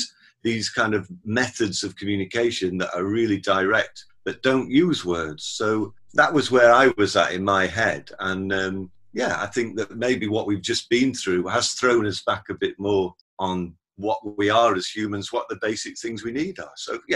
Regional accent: Sheffield, Yorkshire and the Humber, United Kingdom; a cave system, which is quite near my hometown of Sheffield.

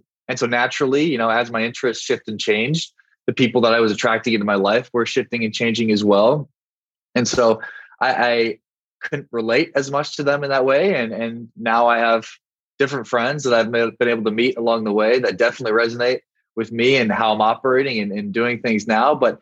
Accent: South Dakota, United States; And for me, I'm from South Dakota. It's put your head down, you work hard, you don't talk about your emotions, you don't talk about your accomplishments, you're very independent, you're very autonomous, you just do what you need to do.

